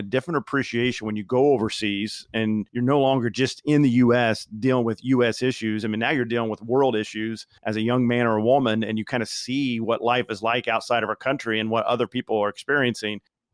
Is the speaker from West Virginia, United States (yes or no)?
no; Indiana, United States; I mean, at 23 years old, Dan, I grew up in Indiana. I was pretty naive about human dynamics and human connection